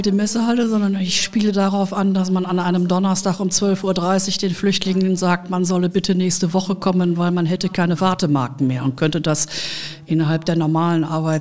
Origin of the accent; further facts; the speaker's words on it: Düsseldorf, North Rhine-Westphalia, Germany; also born or lived in Berlin; Nein, ich bin geboren in Berlin, aber ich bin in Düsseldorf aufgewachsen.